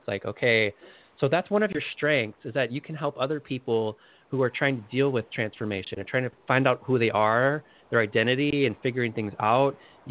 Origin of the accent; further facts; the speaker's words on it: Chicago, Illinois, United States; Yeah, I grew up like on the South Side, like near Midway Airport around there. And we kind of moved a little bit farther south away from there, but that's where I grew up.